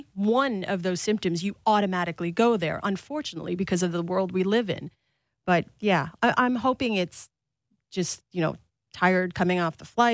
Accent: Toronto, Ontario, Canada; Growing up in Toronto, you have a soft spot for the Buffalo Bills.

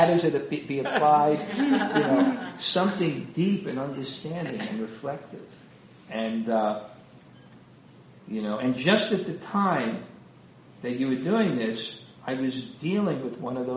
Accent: Brooklyn, New York, United States; I remember when I grew up in Brooklyn, there was a famous handball player, and he used to come to our pool and yacht club

